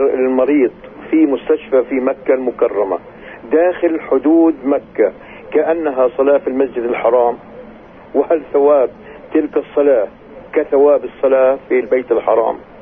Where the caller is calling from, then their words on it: Anata, Jerusalem, Palestine; من عنات القدس.